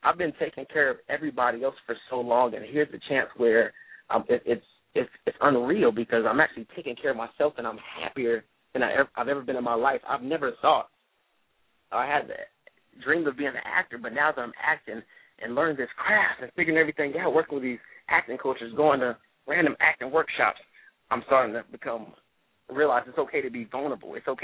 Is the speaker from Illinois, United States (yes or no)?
no; Tarver, North Carolina, United States; I'm from Tarver, North Carolina. We got to speak everybody.